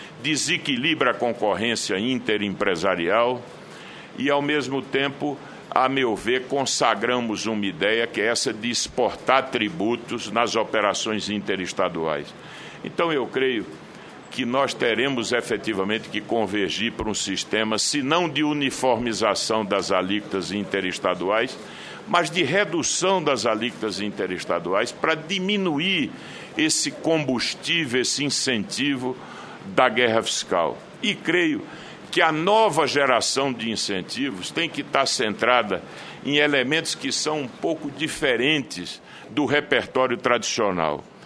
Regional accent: Northeast Region, Brazil; Eu sou nordestino, sei o que significou para nós uma política

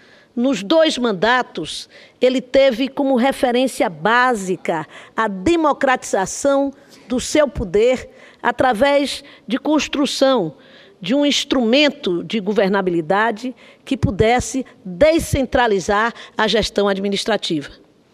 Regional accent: Cachoeira, Bahia, Brazil; visita hoje minha terra na Bahia, mas literalmente minha terra, minha cidade de Cachoeira, no Recôncavo Baiano

